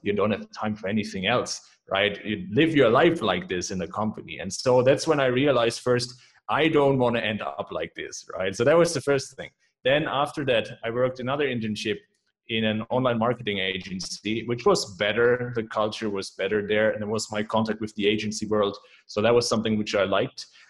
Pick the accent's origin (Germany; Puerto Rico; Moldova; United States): Germany; English is a second language; now in Budapest, Hungary; Yeah, I'm German, right? As you can probably tell by my accent, but I'm not located in Germany. I'm located in Budapest in Hungary.